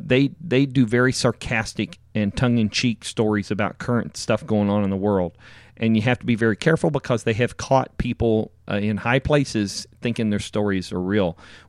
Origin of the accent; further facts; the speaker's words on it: Jacksonville, Florida, United States; there was some information that looked like Microsoft was coming to Jacksonville, Florida, my hometown, to open a Microsoft store.